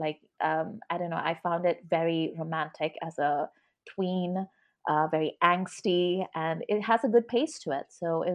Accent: Delhi, India; And I'm from Delhi. Like, I grew up in Delhi.

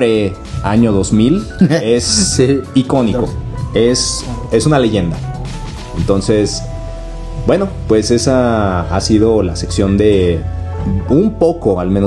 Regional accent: San Luis Potosí, Mexico; Soy originario de San Luis Potosí.

